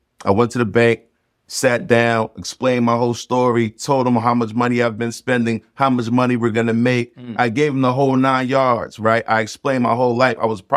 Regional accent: Newark, New Jersey, United States; Well, to be honest, I'm from Newark, right? Newark, New Jersey. You know, Essex County.

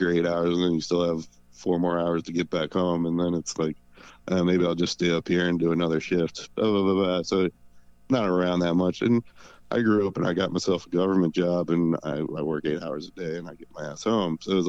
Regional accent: Baltimore, Maryland, United States; I grew up in Baltimore City

